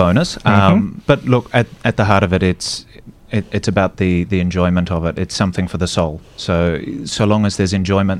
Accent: Tasmania, Australia; moved away as an adult; now in Melbourne, Australia; I was originally from Tasmania. I had a small teaching studio there. That's where I was born and raised. And I came across to Melbourne in 2009

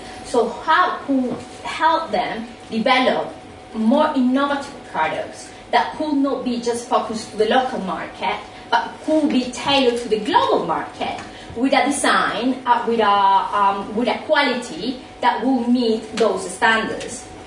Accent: Colombia; I'm originally from Colombia

